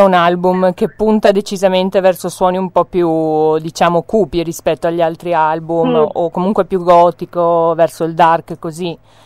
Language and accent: Italian; Vicenza, Veneto, Italy; Sì, di Vicenza.